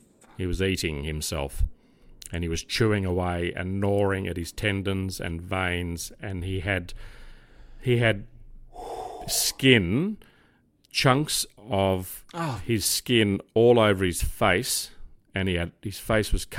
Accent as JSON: {"language": "English", "town": "Crows Nest", "region": "New South Wales", "country": "Australia", "tie": "born there", "said": "at the Mater, which is the hospital I was born in Crow's Nest, just up from North Sydney Police Station."}